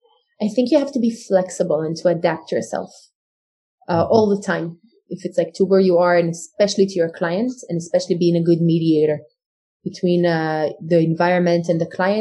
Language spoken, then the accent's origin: English; Jerusalem, Jerusalem District, Israel; Unfortunately, like for me, that would be a regular thing, especially like growing up in Jerusalem during the time of the Intifada.